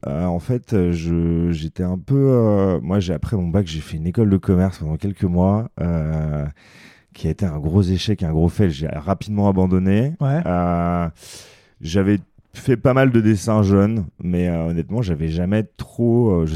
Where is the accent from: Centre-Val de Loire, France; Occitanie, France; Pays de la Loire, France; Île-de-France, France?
Île-de-France, France; Paris; moved away as an adult; now in Portugal; j'ai 35 ans. J'habite au Portugal en ce moment. Je viens de Paris à la base.